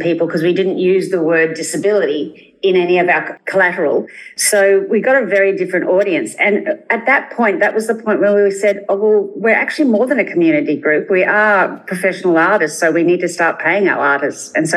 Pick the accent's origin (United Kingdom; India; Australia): Australia; Townsville, Queensland; I grew up in Townsville, which is a tropical North Queensland, and I had three older brothers and a mum and dad